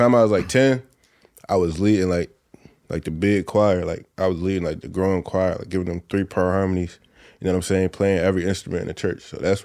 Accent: Philadelphia, Pennsylvania, United States; So, and then like growing up in Philly, I'm still trying to find my identity.

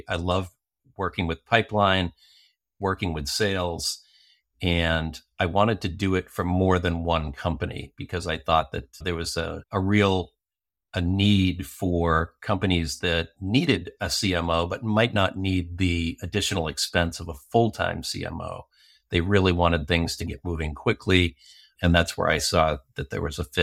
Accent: Cape Cod, Massachusetts, United States; I grew up on Cape Cod, but I like to tell everybody that I was growing up in Boston.

